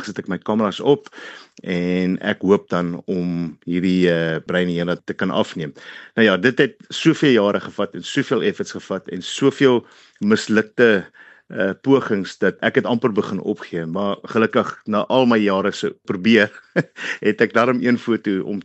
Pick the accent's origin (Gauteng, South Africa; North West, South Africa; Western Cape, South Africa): Gauteng, South Africa; Pretoria; now in London, United Kingdom; Hier's 'n boerseun van Suid-Afrika wat nou begin dinge doen en jy weet, hier so in Londen.